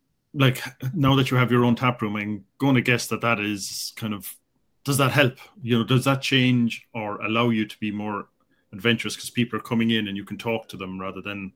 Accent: Ireland; I'm Irish. I mean, that's four times the population of the whole country over here, just in the city.

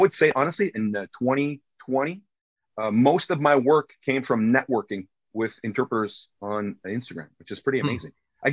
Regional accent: Toronto, Ontario, Canada; born there; I was born in Toronto. Okay. My parents are both French Canadians. My father had a business in Toronto for a few years. So I was born there.

